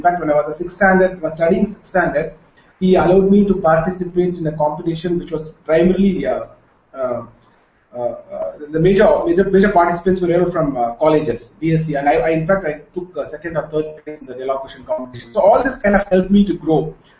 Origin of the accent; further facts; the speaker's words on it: Sivakasi, Tamil Nadu, India; also born or lived in Bangalore; I was born in Shivakasi, but did my first initial education in Bangalore and then moved to Shivakasi again. And I studied in Tamil medium, switched on again to Bangalore because my father was working in Bangalore and my mother was working in Shivakasi.